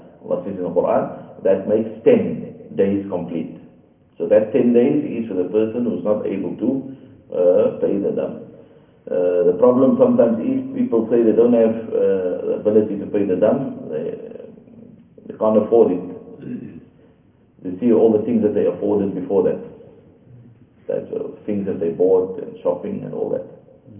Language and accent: English; South Africa; So in our case, when we come from South Africa and you want to go straight into Mecca, the miqat will be Ya Lam Lam